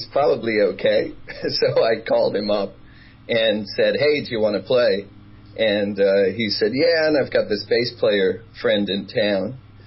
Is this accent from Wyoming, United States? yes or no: yes; Kemmerer, Wyoming, United States; I grew up in Kemmer, Wyoming.